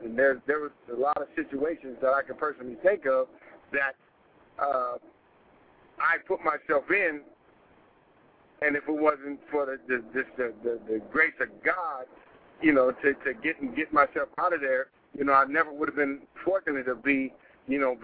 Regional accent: Los Angeles, California, United States; I'm born and raised in South Central LA.

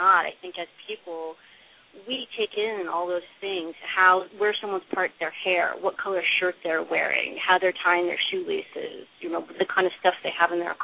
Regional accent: Indiana, United States; I grew up in Indiana. I didn't grow up in L.A.

